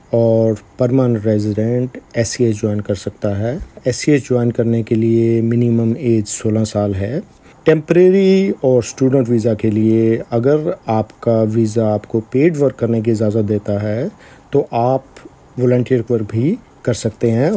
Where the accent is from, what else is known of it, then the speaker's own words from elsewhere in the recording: Shimla, Himachal Pradesh, India; میرا بچپن بھی شملہ میں بیتا تھا